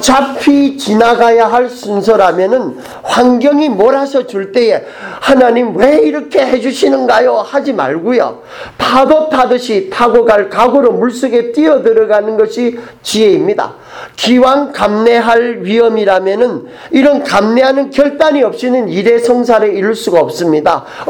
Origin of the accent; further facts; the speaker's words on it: Busan, South Korea; accent: Busan; 저는 부산에서 왔습니다. 이렇게 억양에서 눈치를 채셨는지 모르겠지만은 저도 서울말 할 수 있어요.